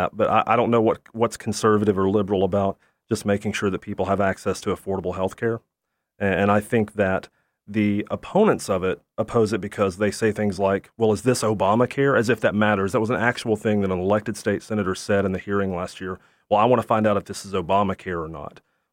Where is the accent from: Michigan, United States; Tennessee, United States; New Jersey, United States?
Tennessee, United States; Chattanooga; And I say, I'm from Chattanooga.